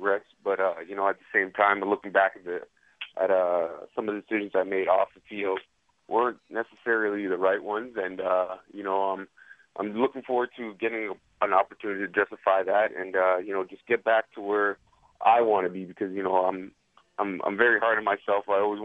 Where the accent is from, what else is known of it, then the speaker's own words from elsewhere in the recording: Canada; And, you know, being a Canadian, playing special teams, you know, there's a pride factor in that too.